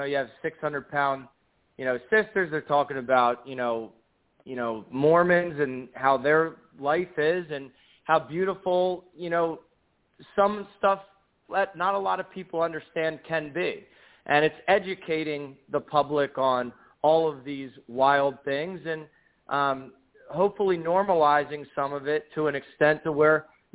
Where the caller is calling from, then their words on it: New York City, New York, United States; I'm calling from New York City.